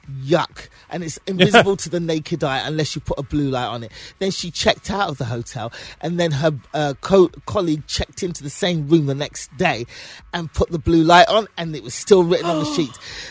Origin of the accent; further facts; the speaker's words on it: London, United Kingdom; Born and raised in London.